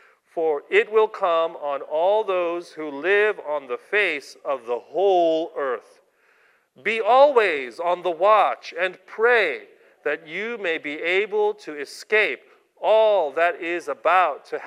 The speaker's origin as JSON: {"language": "English", "town": "Los Angeles", "region": "California", "country": "United States", "tie": "born or raised there", "said": "I grew up in Los Angeles, okay?"}